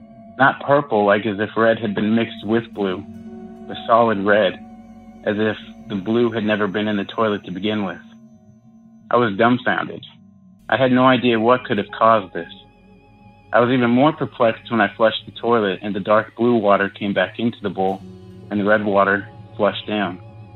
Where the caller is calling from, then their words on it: Lynchburg, Virginia, United States; I'm calling from Lynchburg, Virginia